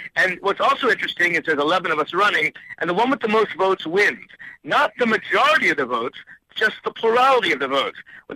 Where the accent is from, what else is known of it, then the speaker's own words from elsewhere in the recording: Alexandria, Virginia, United States; I happen to be a member of the Alexandria Democratic Committee, which is right. my hometown of Alexandria